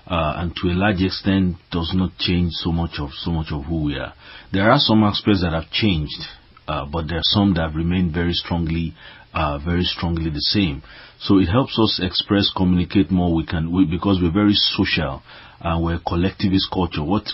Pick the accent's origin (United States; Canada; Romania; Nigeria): Nigeria; I grew up in Nigeria